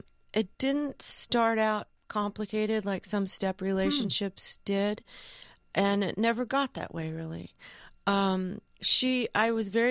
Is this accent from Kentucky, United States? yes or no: no; California, United States; But I grew up in Southern California with my mother.